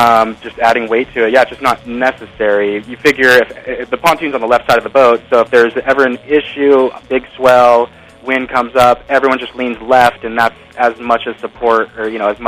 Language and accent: English; Arcata, California, United States; I grew up in Arcata.